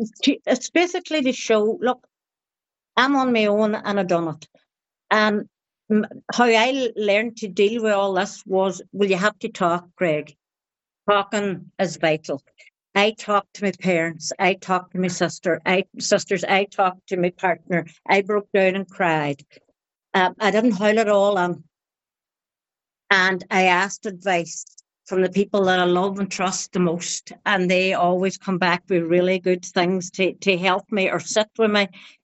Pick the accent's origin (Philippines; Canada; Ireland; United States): Ireland; Ulster; And Donegal Style is because I'm from Donegal, so it's Donegal way.